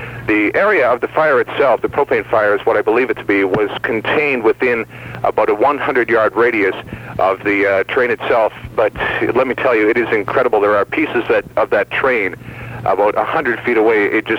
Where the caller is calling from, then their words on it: Mississauga, Ontario, Canada; Oh, Steve, I'm calling from Mississauga.